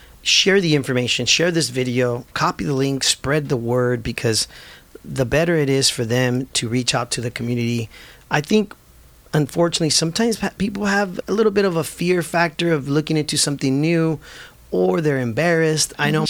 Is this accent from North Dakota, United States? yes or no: no; Santa Ana, California, United States; I was one of those kids we were those kids growing up in Santa Ana. I grew up on Highland and Flower. I went to the Boys and Girls Club literally almost every day.